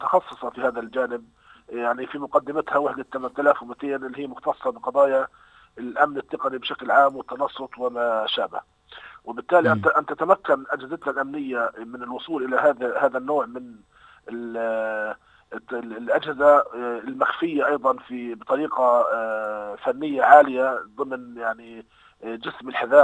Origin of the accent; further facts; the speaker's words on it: Gaza Strip, Palestine; احنا كفلسطينيين ومتابعين